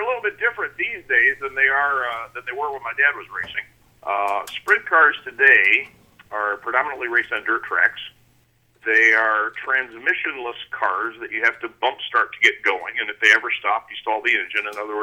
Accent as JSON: {"language": "English", "country": "Ireland", "said": "so, I think it was originally said of the Irish, but of course I'm Irish too"}